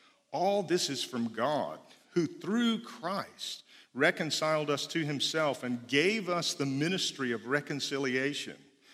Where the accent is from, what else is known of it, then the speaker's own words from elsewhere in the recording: the South, United States; So you is you, and you, as we say down south, is y'all. Okay, I'm from the South.